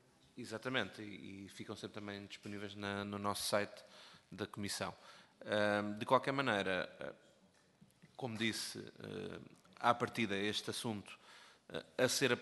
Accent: Portugal; como cidadãos interessados e como portugueses interessados também

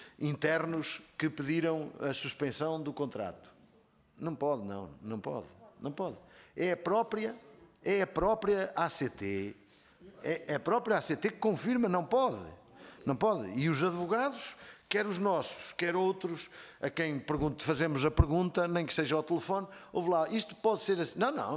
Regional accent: Viseu, Portugal; porque sou do distrito de Viseu, falo mais de Mortágua porque é do meu distrito

